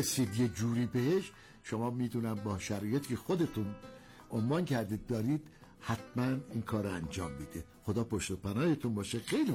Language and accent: Persian; Iran; ما ایرانی هستیم،